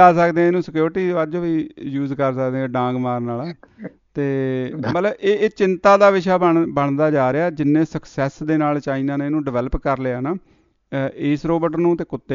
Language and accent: Punjabi; Punjab, India; moved away; ਅਸੀਂ ਇੰਡੀਆ ਦੇ ਹਿਸਾਬ ਨਾਲ, ਪੰਜਾਬੀ ਹਿਸਾਬ ਨਾਲ ਅਸੀਂ ਇਹ ਕਹਿੰਦੇ ਅਸੀਂ ਕਮਾਉਣ ਆਏ ਹਾਂ, ਅਸੀਂ ਪੈਸੇ ਲੈ ਕੇ ਨਹੀਂ ਆਉਂਦੇ